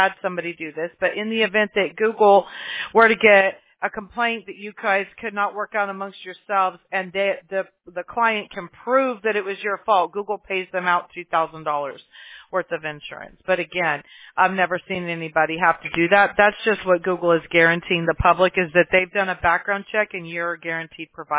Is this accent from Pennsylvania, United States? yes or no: no; California, United States; Yeah, I'm from California, exactly.